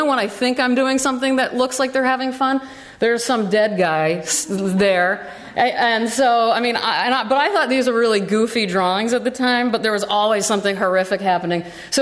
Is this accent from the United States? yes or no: yes; Omaha, Nebraska, United States; I'm from the Midwest. I grew up in Omaha, Nebraska.